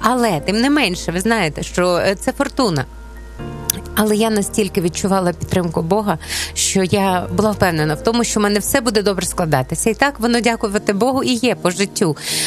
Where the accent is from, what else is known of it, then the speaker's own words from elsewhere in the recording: Zalishchyky, Ternopil Oblast, Ukraine; born there; Тому що я народилася на заході України. Це Заліщики, Тернопільська область. І це такий особливий край.